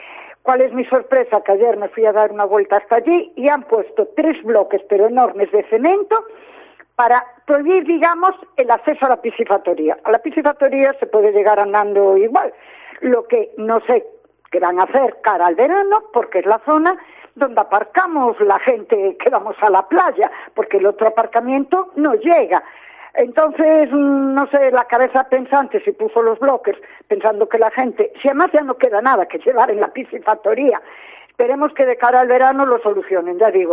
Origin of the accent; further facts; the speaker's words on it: Ferrol, Galicia, Spain; Bueno, aunque soy ferrolana, esta queja es para el Ayuntamiento de Valdoviño.